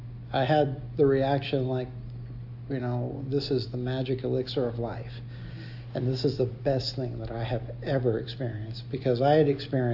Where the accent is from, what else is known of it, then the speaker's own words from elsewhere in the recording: Atlanta, Georgia, United States; also born or lived in Ohio; I'm from Atlanta, and I grew up in Atlanta, but I lived in Ohio for a short period of time.